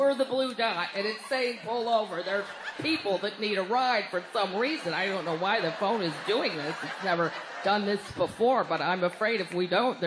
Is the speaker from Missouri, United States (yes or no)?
yes; Missouri, United States; And look, I am from Missouri